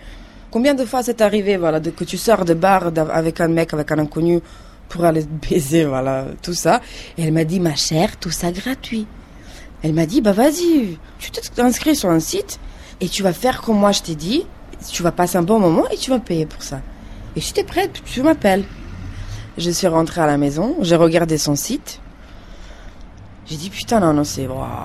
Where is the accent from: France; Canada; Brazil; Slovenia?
Slovenia; Ljubljana, Central Slovenia; French is a second language; moved away as an adult; J'ai 28 ans, je viens de Slovénie, donc je suis née à Ljubljana, d'une famille modeste et heureuse. Mes parents, ils ont une petite usine de vin, ils sont viticulteurs.